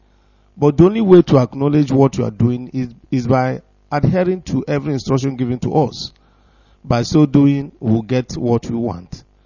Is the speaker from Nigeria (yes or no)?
yes; Imo, Nigeria; now in Italy; I am from Uguta, Njoimobi, Uguta, Arujo of Imo State, Biafra land.